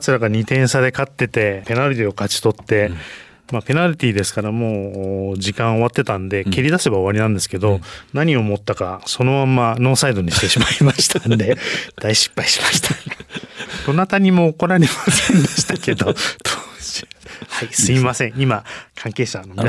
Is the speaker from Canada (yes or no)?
no; New Zealand; もちろんジャパンです、はい、そうですね、ニュージーランド育ちですから